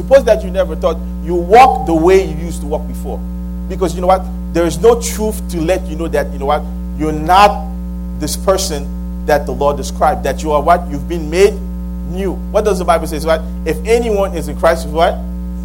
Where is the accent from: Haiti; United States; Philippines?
Haiti; English is a second language; Now, I mean, I grew up in Haiti